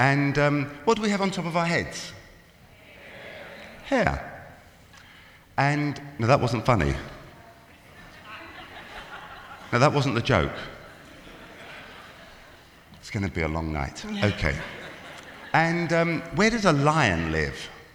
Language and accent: English; London, United Kingdom; now in United States; if you haven't guessed already, I'm from London, England.